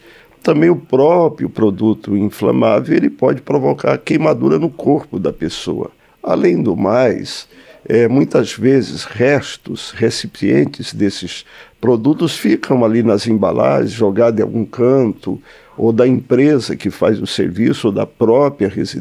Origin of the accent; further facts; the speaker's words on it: Palmas, Tocantins, Brazil; Hoje, eu sou de Palmas